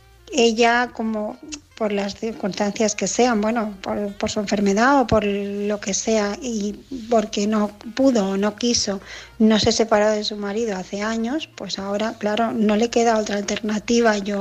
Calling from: Barcelona, Catalonia, Spain; de Barcelona

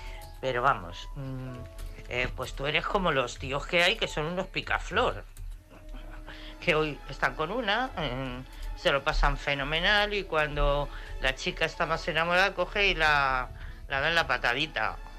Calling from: Madrid, Community of Madrid, Spain; de Madrid.

